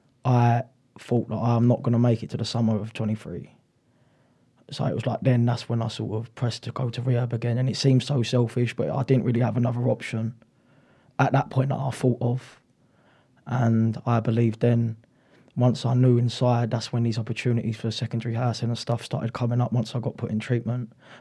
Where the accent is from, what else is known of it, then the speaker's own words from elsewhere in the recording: Bexleyheath, London, United Kingdom; Obviously, I'm from Bexley Heath.